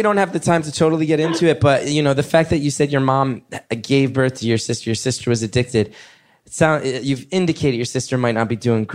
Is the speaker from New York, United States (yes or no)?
yes; New York, United States; everybody who listens to this show knows I'm a New Yorker and I'm a liberal